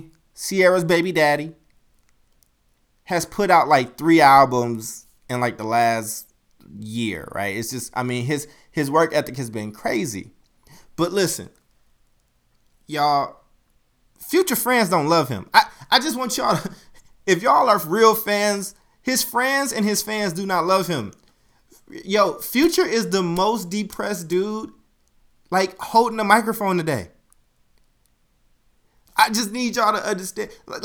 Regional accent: Oakland, California, United States; also born or lived in Chicago; I call Oakland my hometown, but my birthplace of Chicago.

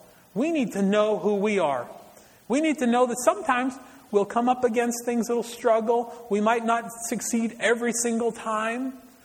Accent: the Prairies, Canada; living in Canada, on the prairies, out in the country, never having left the province that I grew up in Canada

